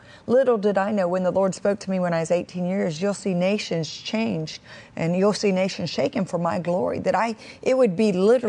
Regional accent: Mississippi, United States; born there; my identity is not in that I was born in Mississippi. I'm a Southern gal.

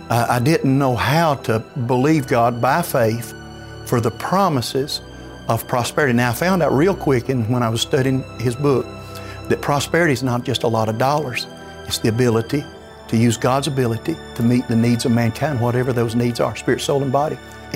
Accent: Enterprise, Alabama, United States; I'm from Enterprise, Alabama.

